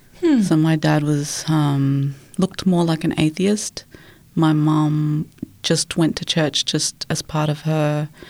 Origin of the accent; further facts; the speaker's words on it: Sydney, New South Wales, Australia; Yeah, so I was born in Sydney in the 80s, and I grew up in the North Shore and the eastern suburbs.